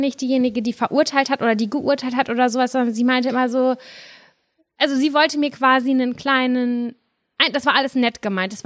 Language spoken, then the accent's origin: German; Germany; born there; Wir sind ja alle in Deutschland geboren.